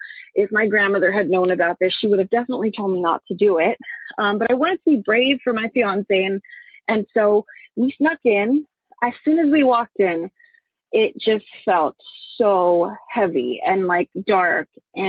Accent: Texas, United States; Hi. I am from Texas.

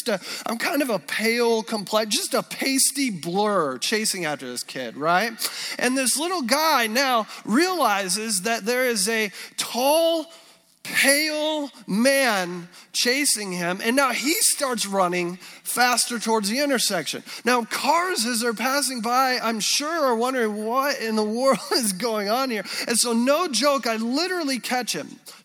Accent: Colorado, United States; A few years back, my wife and I, we come from Colorado.

